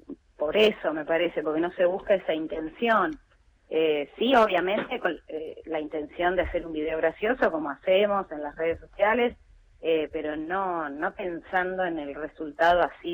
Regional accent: Tandil, Buenos Aires Province, Argentina; moved away as an adult; now in Buenos Aires, Argentina; Yo soy de Tandil y soy recibida de la Facultad de Arte de allá.

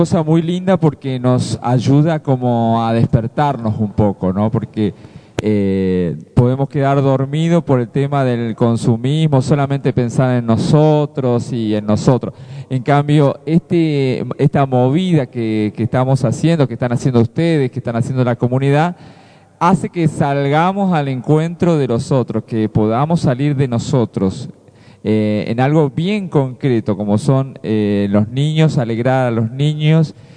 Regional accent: Misiones, Argentina; now in Concepción del Uruguay, Argentina; Bueno, para los que no saben, soy de la provincia de Misiones. Pero ya tengo un cocoliche

